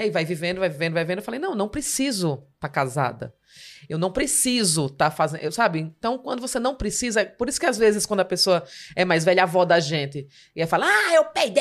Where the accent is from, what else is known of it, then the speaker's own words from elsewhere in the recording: Palmeira dos Índios, Alagoas, Brazil; eu sou do interior de Alagoas, né? De Palmeira dos Índios.